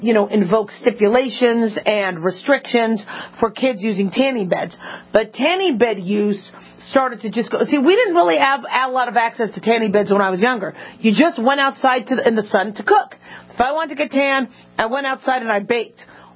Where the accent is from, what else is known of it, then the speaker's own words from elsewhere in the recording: Phoenix, Arizona, United States; For the most part, even in Arizona, I grew up in Phoenix, Arizona, they didn't lather us up.